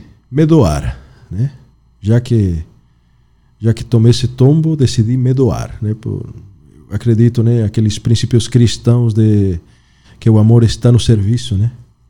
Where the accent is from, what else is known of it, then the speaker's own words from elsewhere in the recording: Bolivia; Portuguese is a second language; moved away as an adult; also born or lived in São Paulo / Santa Catarina; now in Brazil; Meu caro, já são 10 anos que estou nessas terras tupiniquins. Saí da Bolívia com aquela ânsia de virar um melhor cirurgião, né? Porque eu já era cirurgião lá na Bolívia.